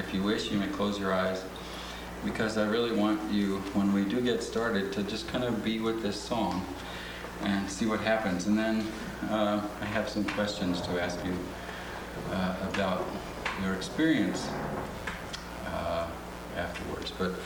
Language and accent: English; Valparaiso, Indiana, United States; I'm from Valparaiso, Indiana